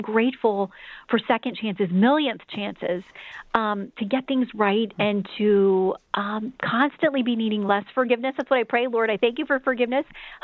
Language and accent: English; the South, United States; for me, growing up in the South was very much about, I do think you can get more flies with honey.